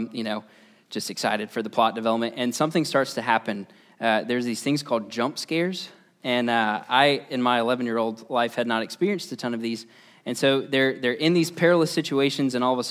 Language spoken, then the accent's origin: English; United States; Maybe it's because I was raised in the PCA, or maybe it's because I'm American and I am educated